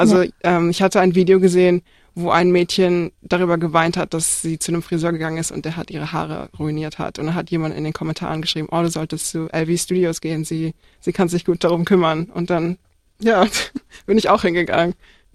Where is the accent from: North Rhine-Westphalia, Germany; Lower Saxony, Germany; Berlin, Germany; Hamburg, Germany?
Hamburg, Germany; als ich aufgewachsen bin in Hamburg